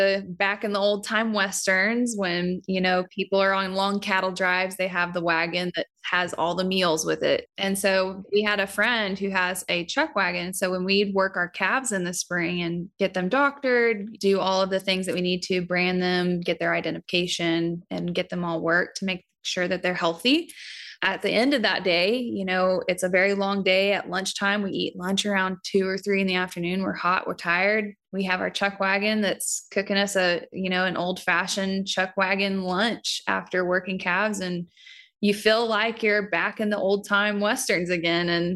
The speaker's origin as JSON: {"language": "English", "region": "Kansas", "country": "United States", "tie": "born or raised there", "said": "I grew up on a ranch in Southwest Kansas."}